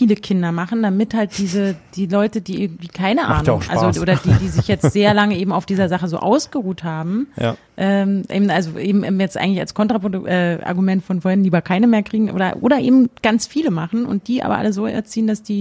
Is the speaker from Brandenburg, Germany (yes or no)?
yes; Brandenburg, Germany; dass wir hier als Brandenburger so dargestellt werden